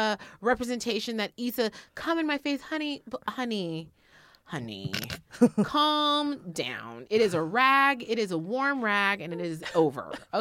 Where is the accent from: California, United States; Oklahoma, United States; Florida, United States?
California, United States; San Francisco; I was tolerant about it enough because I grew up in San Francisco where this was mm-hmm. status quo.